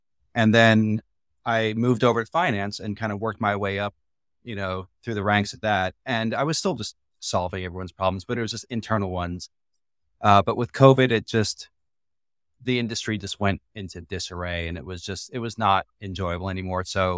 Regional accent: Tampa, Florida, United States; I grew up in Tampa, Florida, so the default school trip for anything was Busch Gardens.

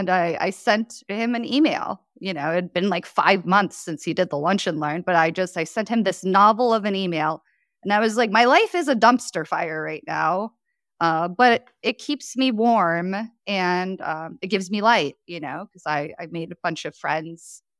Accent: Chicago, Illinois, United States; accent: Chicago; also born or lived in Poland; I was born in Poland, and I grew up in Chicago. Normally, I don't have a Polish accent, but I do have a Chicago accent when I say Chicago, Hatag, or Costco.

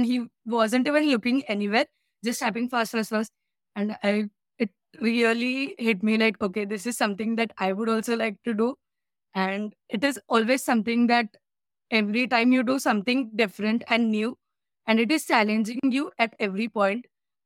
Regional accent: India; I'm from India.

